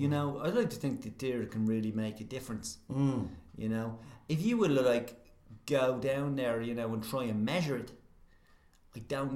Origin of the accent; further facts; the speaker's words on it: Ireland; I'm Irish.